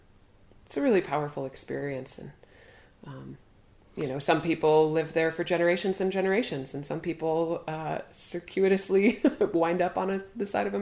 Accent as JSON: {"language": "English", "town": "Boston", "region": "Massachusetts", "country": "United States", "tie": "born or raised there", "also_born_or_lived": "Pittsburgh", "said": "I grew up in Boston and I lived in Pittsburgh for 15 years. And here I am in rural West Virginia and this is home."}